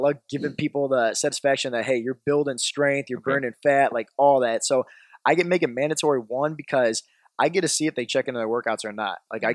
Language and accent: English; Euclid, Ohio, United States; I grew up in Euclid.